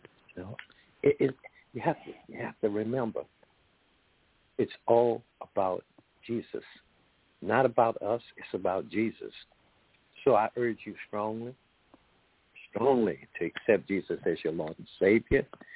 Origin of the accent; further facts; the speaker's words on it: New Orleans, Louisiana, United States; I am 78 years old, and never. I grew up in New Orleans.